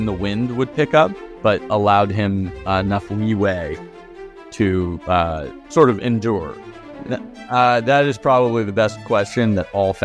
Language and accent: English; California, United States; I grew up in California. Around here, I'm in Menlo Park right now, in California